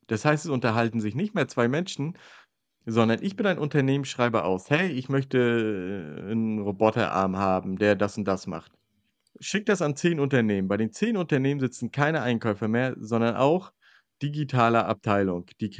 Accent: Northern Germany, Germany; aufgrund von Dialekten, die ich als Norddeutscher vielleicht manchmal mitbringe und den hessischen Einfluss, verstehen die mich nicht immer so gut.

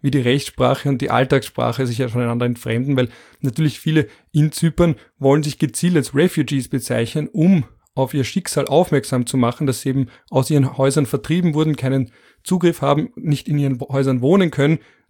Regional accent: Vienna, Austria; Ich bin auch Margaretner und dann Wiener und dann, wenn man auf Erasmus ist, ist man auf einmal Österreich.

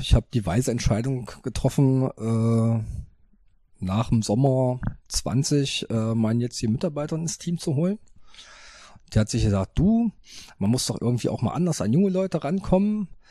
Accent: Magdeburg, Saxony-Anhalt, Germany; So als Magdeburger Kind

